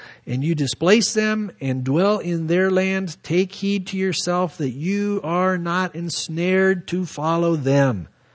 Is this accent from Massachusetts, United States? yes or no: no; San Diego, California, United States; back when I was growing up in San Diego